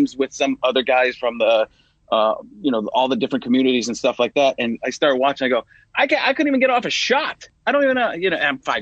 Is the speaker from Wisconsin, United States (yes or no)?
yes; Waukesha, Wisconsin, United States; So we grew up in Waukesha, Wisconsin.